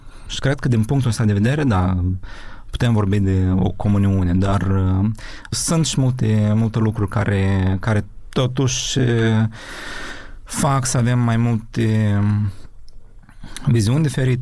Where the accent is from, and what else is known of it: Ukraine; Romanian is a second language